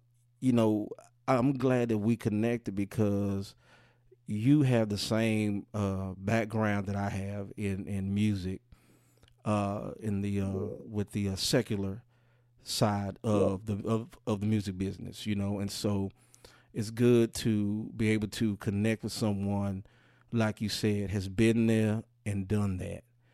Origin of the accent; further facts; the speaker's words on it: Savannah, Georgia, United States; all the way from my home state, Savannah, Georgia, y'all.